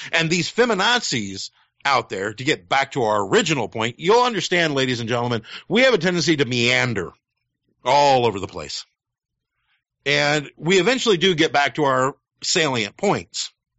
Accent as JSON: {"language": "English", "country": "Ireland", "said": "I am Irish, but I'm also a Druid."}